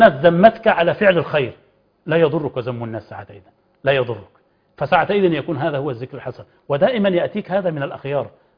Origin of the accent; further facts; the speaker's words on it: Egypt; كلنا كمصريين